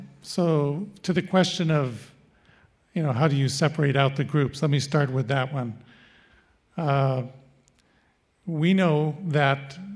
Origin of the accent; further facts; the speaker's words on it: United States; now in Canada; and by the way, I'm American and Canadian. I did most of my education down south and only a couple years of it up here.